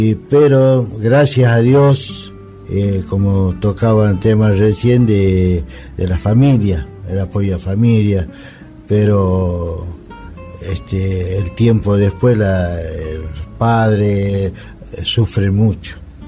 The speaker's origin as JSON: {"language": "Spanish", "town": "Pomán", "region": "Catamarca", "country": "Argentina", "tie": "born or raised there", "said": "No me pude despedir porque yo soy oriundo de Pomán, de la misma villa de Pomán"}